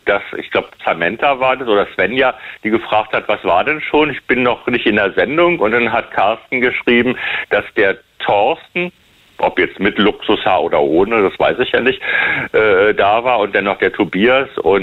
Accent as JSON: {"language": "German", "town": "West Berlin", "region": "Berlin", "country": "Germany", "tie": "born there", "said": "Naja, also ich bin ja gebürtiger Westberliner"}